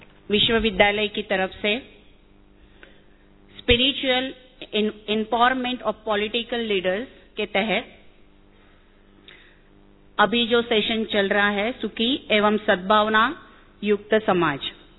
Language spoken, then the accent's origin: Hindi; Mumbai, Maharashtra, India; Hindi is a second language; मेरी हिंदी थोड़ी अच्छी नहीं है, मैं मुंबई के साइड से हूँ